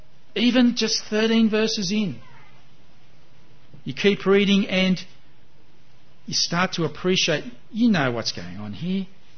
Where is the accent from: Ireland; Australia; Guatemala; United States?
Australia; Gosford, New South Wales; I grew up on the Central Coast at Gosford.